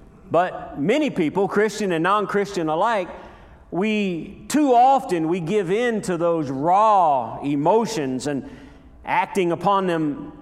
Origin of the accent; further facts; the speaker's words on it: United States; Because, like you, I'm American. I am a patriot. I am a veteran.